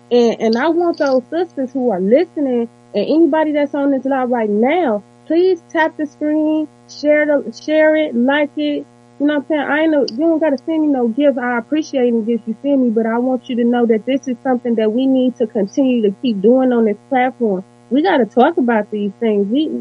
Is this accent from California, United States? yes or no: no; Chicago, Illinois, United States; They prey on your kids, especially growing up in Chicago. They will prey on your kids. I was one of them kids growing up playing basketball.